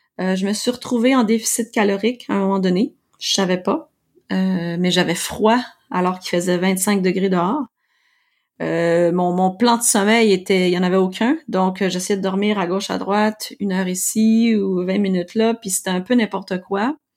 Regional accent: Quebec, Canada; du haut de mes 40 ans, je suis québécoise, pure laine canadienne.

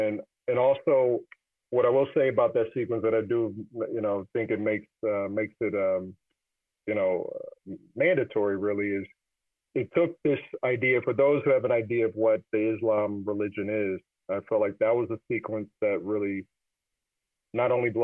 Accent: Kansas City, Kansas, United States; I remember I was growing up in Kansas City. I saw the film at a theater that does not exist anymore. It was at a mall. It was at the Black Mall, basically, in my city, Indian Springs.

